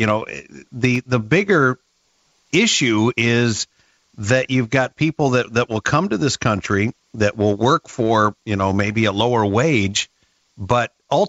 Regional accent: Iowa, United States; I grew up in Iowa, and I remember IBP and a lot of these big, you know, meat packing plants

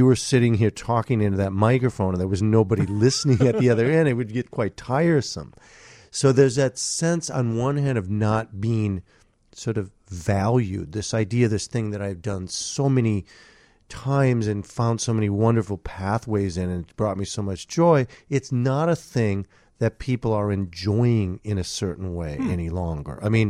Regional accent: Minneapolis, Minnesota, United States; I mean, I'm from Minneapolis, so we would come to Chicago.

